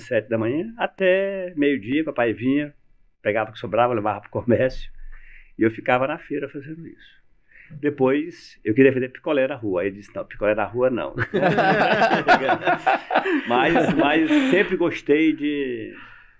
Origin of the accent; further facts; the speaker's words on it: Maranhão, Brazil; born there; eu nasci no interior do Maranhão. E o quarto do meu pai, onde eu nasci, porque eu nasci em casa naquela época, era atrás do comércio